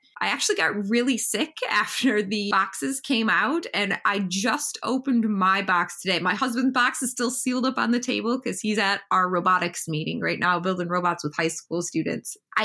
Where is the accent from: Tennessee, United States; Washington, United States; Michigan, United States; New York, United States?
Michigan, United States; Grand Blanc; I'm from Grand Blanc, Michigan. It's kind of sort of in the Flint area, so mid-Michigan.